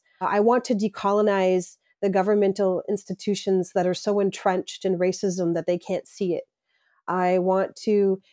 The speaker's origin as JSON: {"language": "English", "town": "Winnipeg", "region": "Manitoba", "country": "Canada", "tie": "born or raised there", "lives_now": "Iowa, United States", "said": "I'm Plains Cree Salto of the George Gordon First Nation in Saskatchewan. I grew up in Winnipeg, Manitoba, and I've been living in Iowa for 13 years now."}